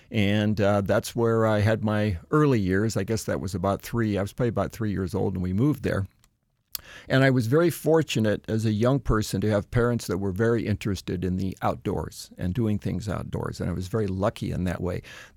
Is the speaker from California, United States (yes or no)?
yes; Bishop, California, United States; also born or lived in Moscow, Idaho; And I was born in Moscow, Idaho, but our family moved to a little town in Eastern California, a little town called Bishop on the eastern side of the Sierra.